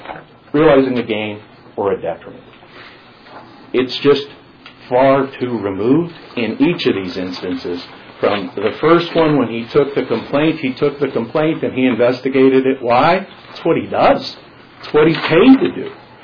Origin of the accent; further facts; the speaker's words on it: Nyssa, Oregon, United States; you know that I'm from Nissa, Oregon. And population 3,179, just in case you were curious. Farthest eastmost city in the state of Oregon.